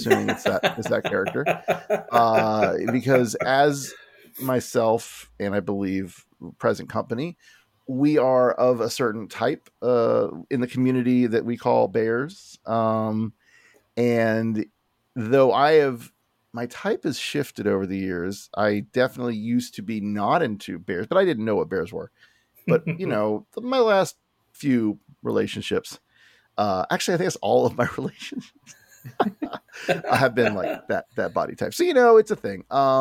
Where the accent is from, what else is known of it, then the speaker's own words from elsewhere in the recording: Florida, United States; I'm from Florida. So Florida's got its diversity and culture, certainly South Florida, which is actually where I was born and raised.